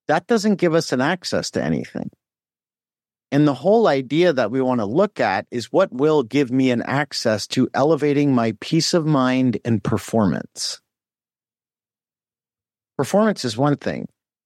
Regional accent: Oakville, Ontario, Canada; we grew up in Oakville, just outside of Toronto

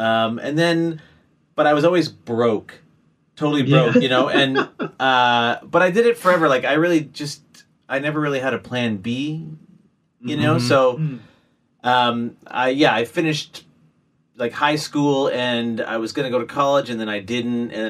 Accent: Guelph, Ontario, Canada; now in Toronto, Canada; played in lots of bands in my hometown of, Guelph, Ontario, Canada.

